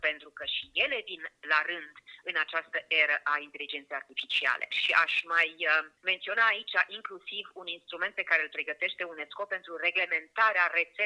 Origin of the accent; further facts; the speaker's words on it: Satu Mare, Satu Mare County, Romania; born there; în familia mea, în orașul meu natal, statul mare, în țara mea.